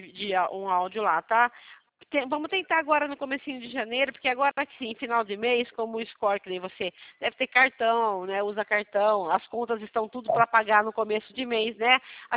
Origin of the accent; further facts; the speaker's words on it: Rio Claro, São Paulo, Brazil; eu sou de Rio Claro.